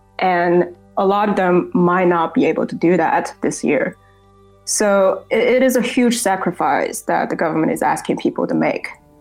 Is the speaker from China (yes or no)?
yes; Shanghai, China; because I grew up in Shanghai